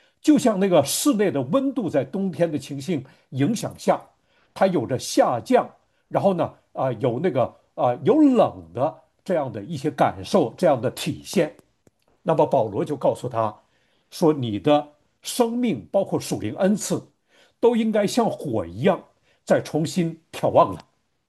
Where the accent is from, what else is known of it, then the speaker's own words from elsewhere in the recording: Northeast China, China; 我小的时候生活在东北的农村